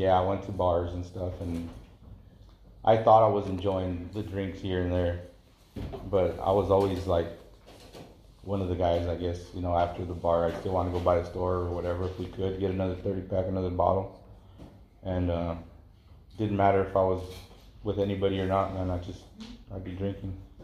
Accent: Santa Maria, California, United States; also born or lived in Mexico; I was born in Mexico. I was brought over here, raised here. I'm all over Santa Maria. Never was really in one spot. I was always just moving around.

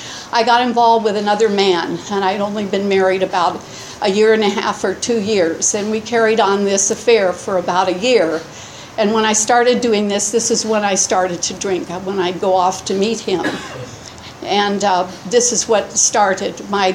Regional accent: Los Angeles, California, United States; also born or lived in Tucson; I'm a native Californian. I was born in Los Angeles to a wonderful family.

